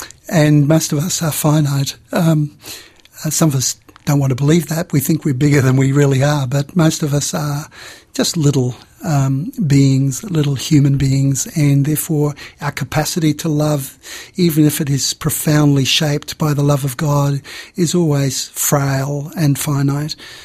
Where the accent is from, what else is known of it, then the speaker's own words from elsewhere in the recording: Australia; I felt it was good as an Australian citizen who has great reservations about the capitalist political economy